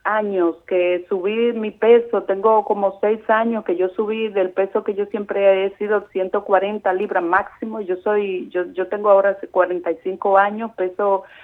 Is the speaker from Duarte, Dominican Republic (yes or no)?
no; Bonao, Monseñor Nouel, Dominican Republic; born there; Mi papi es del sur, mi papi es de Baní, mi mami es de Río de San Baní. Juan, y se conocieron en la capital y yo nací en Bonao.